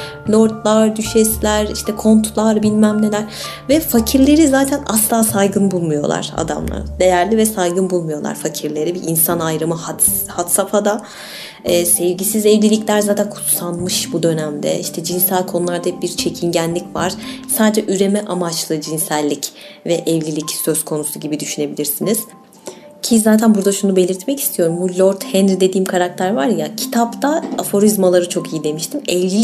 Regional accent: İzmir, Turkey; Yani bir İzmirli olarak hoşuma gittiğini belirtmek isterim.

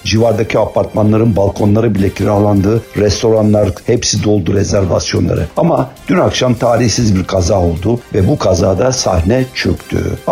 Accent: İzmir, Turkey; teşekkürlerimi bir İzmirli olarak buradan iletmek istiyorum

